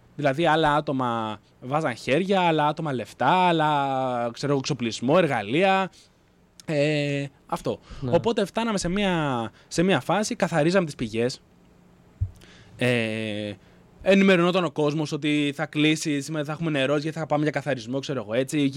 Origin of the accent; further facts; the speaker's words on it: Stagiates, Thessaly, Greece; Εμείς μάλιστα στο χωριό μου στις Σταγιάτες αποφασίσαμε μετά από συνελεύσεις να πάρουμε τα πράγματα πάνω μας